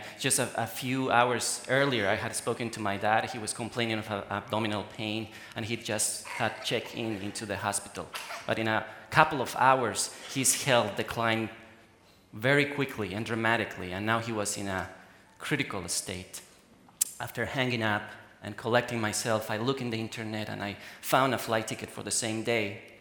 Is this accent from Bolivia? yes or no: yes; Bolivia; I received a call at 3 a.m. in the morning from my home country, Bolivia.